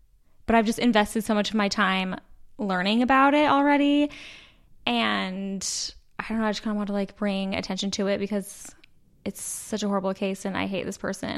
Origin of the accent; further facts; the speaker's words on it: Utah, United States; I think maybe it's just on my side of TikTok because we're from Utah, and so is this girl